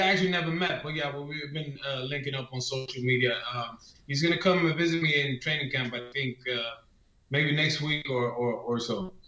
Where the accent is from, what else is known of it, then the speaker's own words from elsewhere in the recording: Sweden; now in Las Vegas, United States; my mom is from Sweden. My dad is from Gambia. Gambia is 95% Muslim. So I grew up in Sweden. I mean, I've always been Muslim